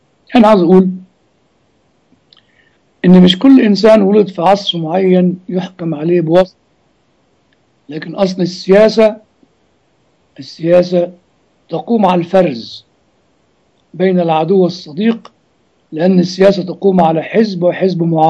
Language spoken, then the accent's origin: Arabic; Egypt; لان ما تنساش احنا عندنا في مصر دين اخر اسمه الاسلام